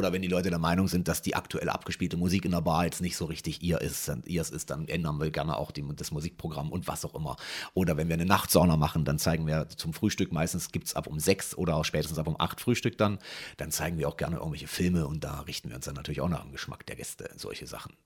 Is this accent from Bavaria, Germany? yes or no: no; Salzwedel, Saxony-Anhalt, Germany; also born or lived in Magdeburg; Ich bin in Magdeburg geboren und habe da die ersten 8 Jahre meines Lebens gelebt. Und dann sind wir umgezogen mit der Familie nach Salzwedel zu meinen Großeltern damals